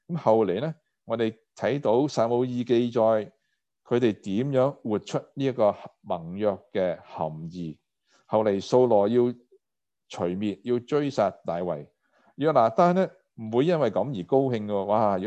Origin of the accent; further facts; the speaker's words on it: China; 都要留意我们中国人的文化是太过缺乏讲鼓励和称赞的说话